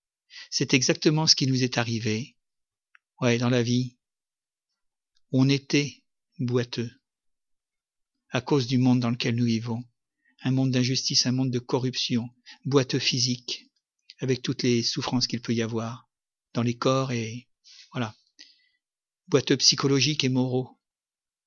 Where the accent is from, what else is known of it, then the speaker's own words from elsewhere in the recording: France; vous savez qu'on fait beaucoup de bruit, nous, chez nous, en France, hein, pour la gastronomie.